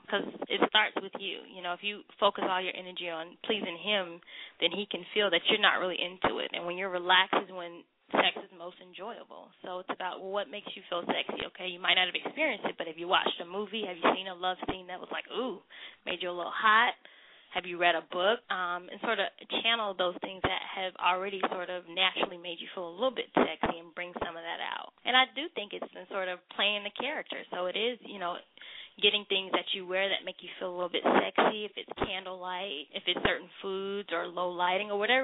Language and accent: English; Atlanta, Georgia, United States; I'm from Atlanta. I'm Southern, so I always like something a little sweet.